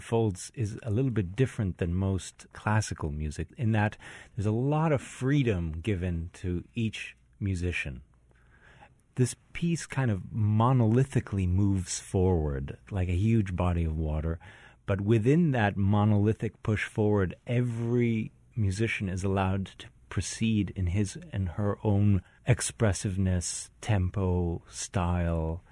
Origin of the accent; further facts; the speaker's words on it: Israel; now in New Orleans, United States; I'm originally from Israel, and I have family who, during World War II, were themselves refugees.